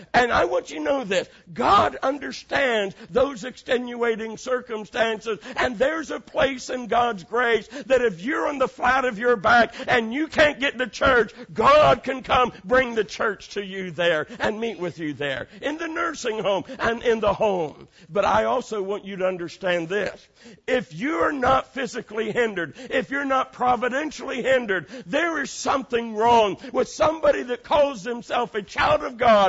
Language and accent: English; Ohio, United States; In my home state in Ohio, there in Cleveland